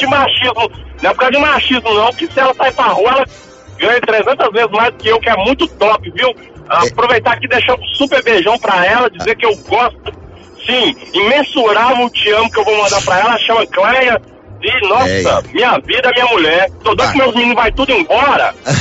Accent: Capim Branco, Minas Gerais, Brazil; Sou de Capim Branco, mas eu trabalho em Belo Horizonte já tem 10 anos.

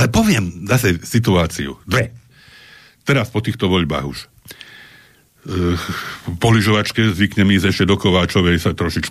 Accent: Trnava, Trnava Region, Slovakia; ja ako Trnavčan som študoval v Bratislave.

